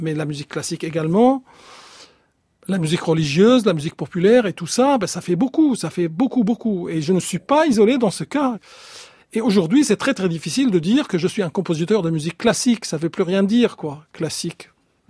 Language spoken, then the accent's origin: French; Aleppo, Aleppo Governorate, Syria; now in Brest, France; j'ai quitté Alep en 2012 pour aller à Brest pour un concert. Et j'ai pas pu rentrer